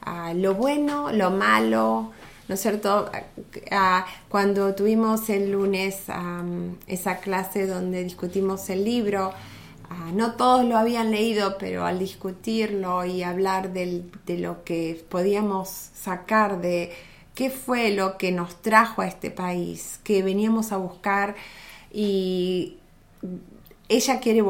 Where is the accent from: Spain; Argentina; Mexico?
Argentina; moved away; a mí me pasa cada vez que voy a mi país, Argentina. Cuando estoy allá, no soy más de allá. Y cuando estoy acá, yo soy argentina.